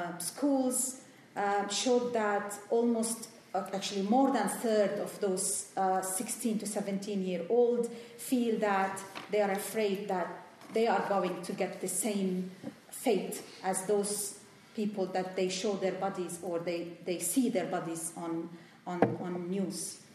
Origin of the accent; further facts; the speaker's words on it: Lebanon; where I come from, I'm originally from Lebanon